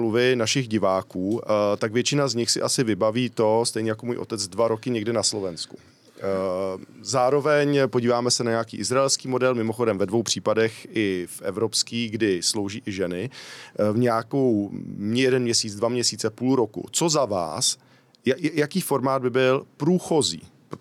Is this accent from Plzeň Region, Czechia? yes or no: yes; Rokycany, Plzeň Region, Czechia; No já jsem z Rokyca